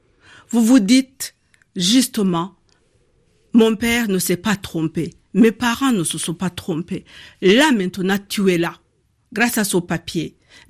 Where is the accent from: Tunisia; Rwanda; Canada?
Rwanda; Nyamata, Eastern Province; donc s'il est lié de mon enfance à Nyamata, à Gitagata.